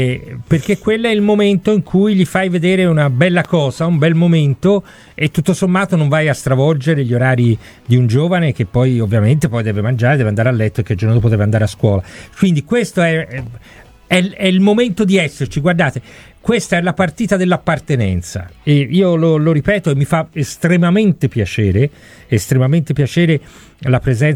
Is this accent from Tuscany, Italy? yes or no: yes; Florence, Tuscany, Italy; quella differenza che io ho il piacere da fiorentino di sentirmi dire qualche volta da giocatori